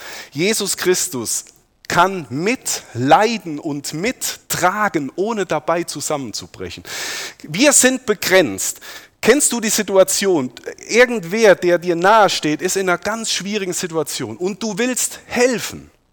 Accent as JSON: {"language": "German", "region": "Rhineland-Palatinate", "country": "Germany", "said": "ich komme aus dem Westerwald, uns wird eine gewisse Sprödigkeit nachgesagt"}